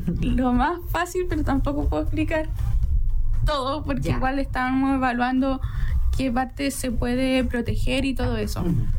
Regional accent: Antofagasta, Chile; Nací y crecí en Antofagasta. Fui a estudiar a Santiago por un desafío personal

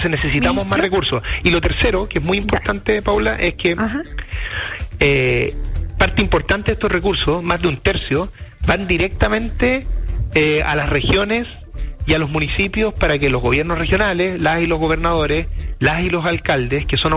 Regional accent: Chile; Y que nosotros como chilenos y chilenas podamos tener una justa retribución por lo que es nuestro.

